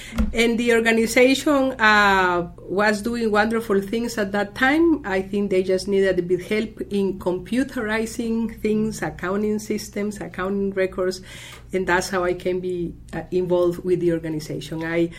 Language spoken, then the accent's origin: English; Costa Rica; now in United States; I'm originally from Costa Rica and came here 28 years ago.